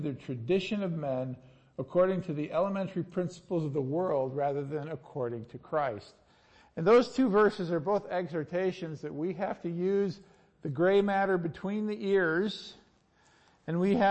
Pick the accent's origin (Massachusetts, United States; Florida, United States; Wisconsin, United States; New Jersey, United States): Wisconsin, United States; But I'm not from Buffalo. I'm from Wisconsin, so whatever.